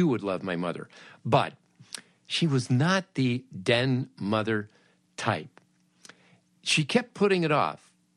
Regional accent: Los Angeles, California, United States; I had no summer camp when I was growing up, because I grew up in Los Angeles. We didn't have summer camps.

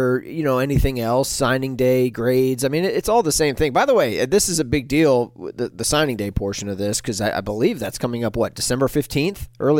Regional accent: Atlanta, Georgia, United States; that was the team that I grew up rooting for along with my dad, deep, deep in enemy territory, okay, growing up in Atlanta.

